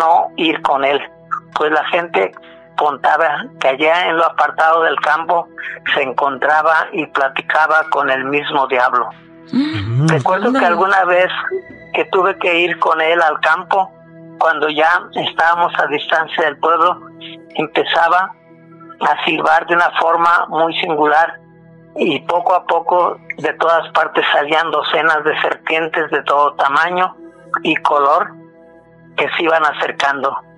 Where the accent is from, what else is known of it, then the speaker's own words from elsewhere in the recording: Michoacán, Mexico; Soy de Michoacán.